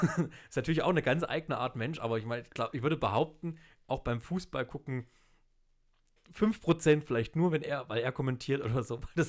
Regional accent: Thuringia, Germany; ich spreche jetzt ja auch kein perfektes Hochdeutsch, aber selbst für mich als Thüringer ist das manchmal schwierig

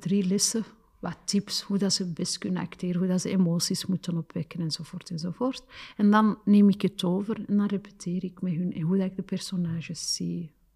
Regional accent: Belgium; Ik ben Marokkaans, ik ben Belgisch.

